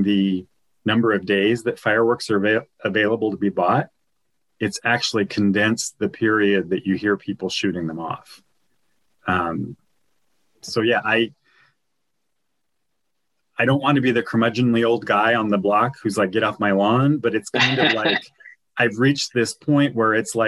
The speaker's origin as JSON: {"language": "English", "region": "Wyoming", "country": "United States", "tie": "born or raised there", "said": "I grew up in Wyoming, which is one of the least populous states in the country. And fireworks pretty much are illegal in Wyoming. So when I moved out here to Washington"}